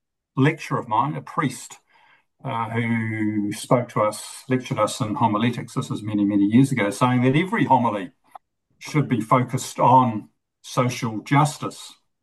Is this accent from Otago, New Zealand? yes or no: no; Wellington, New Zealand; I'm hosting today with a team of three others. I'm from Wellington.